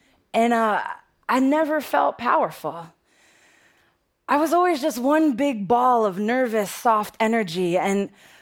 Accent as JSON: {"language": "English", "town": "Bronx", "region": "New York", "country": "United States"}